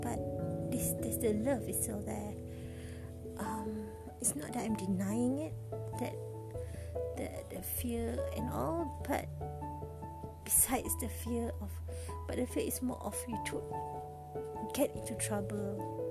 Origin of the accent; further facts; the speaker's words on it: Kuala Lumpur, Malaysia; English is a second language; I'm from Malaysia, KL, Malaysia.